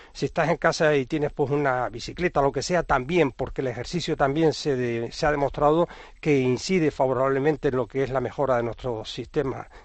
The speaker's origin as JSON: {"language": "Spanish", "region": "Canary Islands", "country": "Spain", "said": "desde mi tierra, desde Canarias, desde Gran Canaria."}